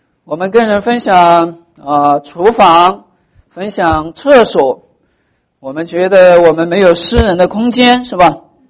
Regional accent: China; now in United States; 我们从中国来到美国，

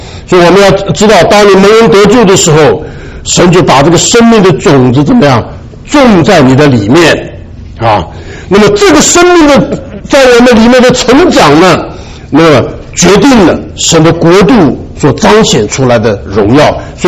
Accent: China; 我们中国人最懂得什么叫做心了啊。

